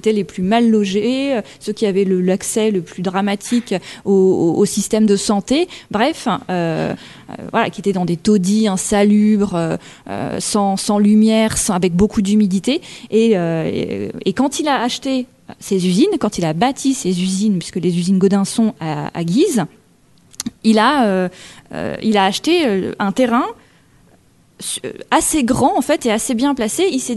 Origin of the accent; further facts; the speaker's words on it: Poitiers, Nouvelle-Aquitaine, France; born there; Alors oui, je suis née à Poitiers, mais c'est vrai que ma famille maternelle est originaire de Bourgogne.